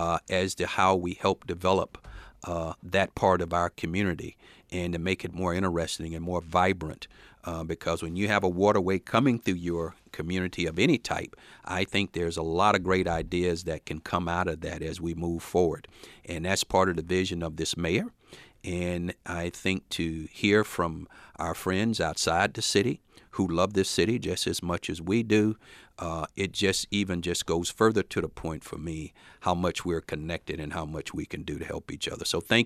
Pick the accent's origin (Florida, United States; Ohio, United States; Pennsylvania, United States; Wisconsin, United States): Florida, United States; having been a former boater myself, growing up in Florida, I certainly do understand the compassion you have about boating.